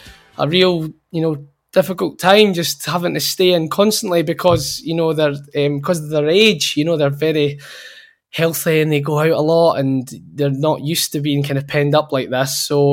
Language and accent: English; Tain, Scotland, United Kingdom; also born or lived in Inverness / Indonesia; So I was born in Inverness. Yeah, I grew up in Tain until I was about 7, which is like about an hour north of Inverness. And then I moved to Indonesia at that age